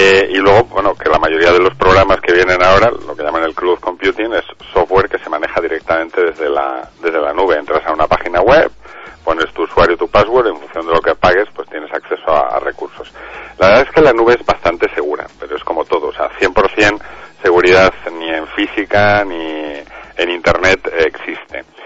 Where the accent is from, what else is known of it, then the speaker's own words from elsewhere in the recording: Valladolid, Castile and León, Spain; Aquí somos de Valladolid